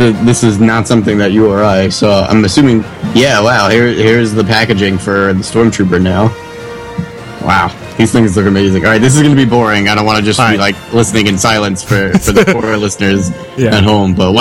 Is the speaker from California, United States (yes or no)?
no; Staten Island, New York, United States; We're from Staten Island, New York, but we don't have a Walmart.